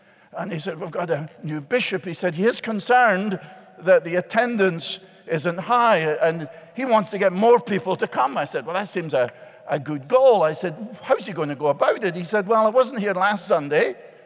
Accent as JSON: {"language": "English", "region": "Scotland", "country": "United Kingdom", "said": "Now, I'm Scottish. That sounded good, but Scots are known to be very skeptical, particularly when it comes to money."}